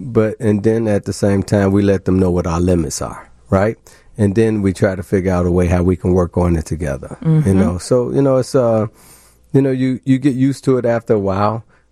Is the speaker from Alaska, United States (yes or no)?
no; Chicago, Illinois, United States; Yeah, I grew up in Cabrini Green.